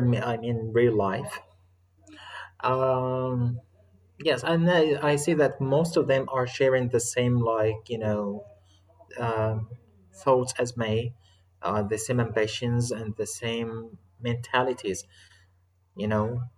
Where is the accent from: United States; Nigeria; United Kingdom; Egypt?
Egypt; I'm from Egypt and I want to discuss this kind of point with you